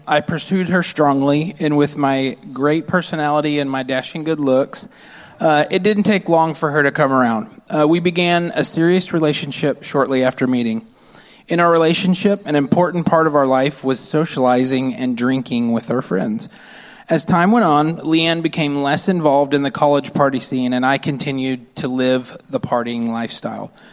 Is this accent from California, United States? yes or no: no; Oklahoma, United States; I grew up in Oklahoma, and I was raised by two wonderful Christian parents